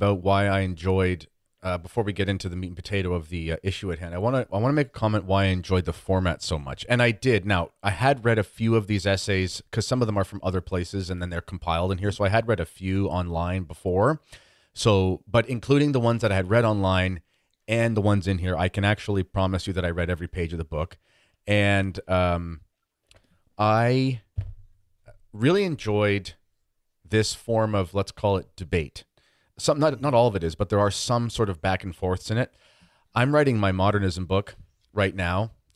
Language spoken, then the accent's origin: English; Canada; I'm also Canadian